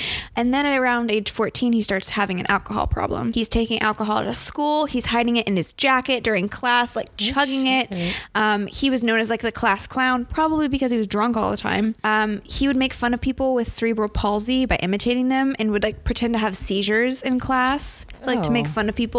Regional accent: Ohio, United States; I'm from Ohio, but I don't know you.

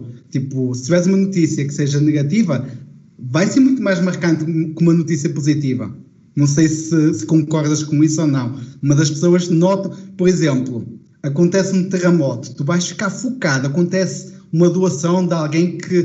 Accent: Braga, Norte, Portugal; Então, eu sou de Braga, que é uma cidade no norte de Portugal, mas o meu sotaque não é, digamos que não é 100% português. Porque já deves ter reparado que eu carrego muito nos R's, tenho assim um pronúncia mais forte nos R's

